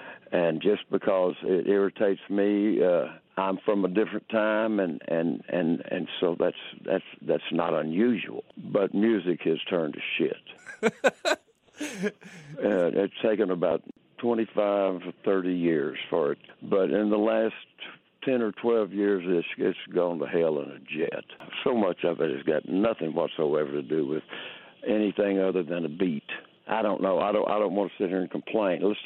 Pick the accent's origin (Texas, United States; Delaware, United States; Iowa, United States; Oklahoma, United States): Texas, United States; I came from Texas. It's got a lot of that influence in it.